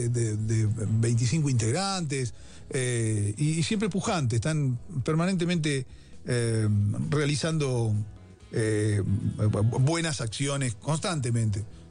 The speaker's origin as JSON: {"language": "Spanish", "town": "Mercedes", "region": "Buenos Aires Province", "country": "Argentina", "tie": "born there", "said": "Ando por todo lado, nací en Mercedes. Así que lo puedo decir con absoluta tranquilidad. Nací en Mercedes."}